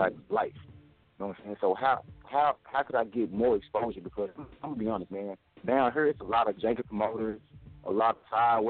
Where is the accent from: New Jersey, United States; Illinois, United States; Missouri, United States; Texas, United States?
Texas, United States; Dallas; I'm from Dallas, born and raised, you know what I'm saying? Triple D, you know what I'm saying?